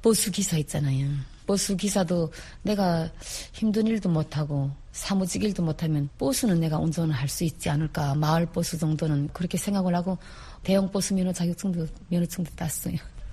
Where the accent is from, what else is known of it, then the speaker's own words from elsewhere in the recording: Pyongyang, North Korea; 저는 평양에서 태어나서 정말 도시 중심에서 태어났죠.